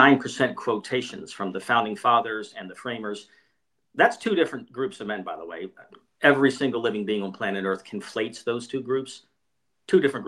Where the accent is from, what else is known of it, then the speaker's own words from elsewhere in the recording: Virginia, United States; I'm retired, forcibly retired speechwriter for the federal government. Former Marine, born and raised in Virginia.